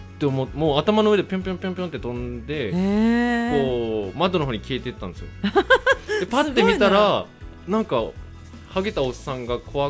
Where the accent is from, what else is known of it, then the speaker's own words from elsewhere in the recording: Shimabara, Nagasaki, Japan; 地元長崎の島原で学生向けのバスケットの大会とか教室をやって、